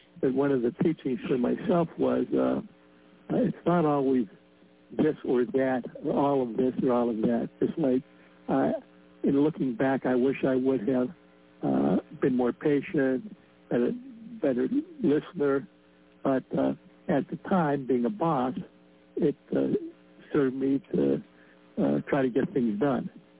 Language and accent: English; Midwest, United States; You know, I grew up in the Midwest. My parents came from relatively humble backgrounds.